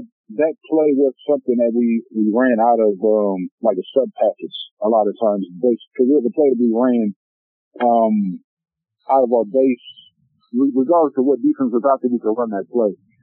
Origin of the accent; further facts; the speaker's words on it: Oakland, California, United States; I grew up in the Bay Area in Oakland, and I didn't come from a lot.